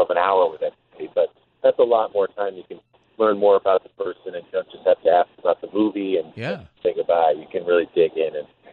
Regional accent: New Jersey, United States; I grew up in New Jersey as an Illinois fan because my parents lived there. And nobody in New Jersey quite got it

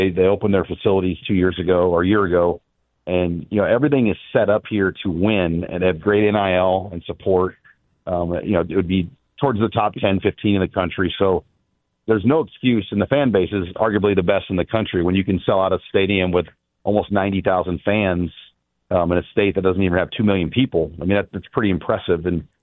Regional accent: Nebraska, United States; growing up in Nebraska, I mean, a lot of Nebraskans go to Kansas City.

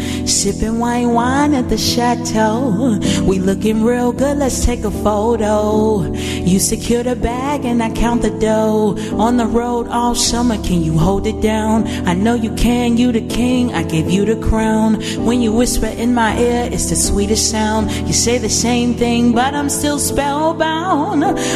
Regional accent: Gary, Indiana, United States; I am originally from Gary, Indiana.

